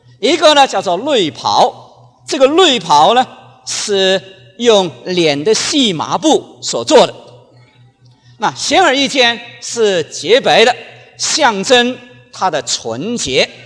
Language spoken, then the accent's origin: Chinese; China; now in Philippines; 当我从大陆出来的时候，因为没有多久清楚神要我到菲律宾去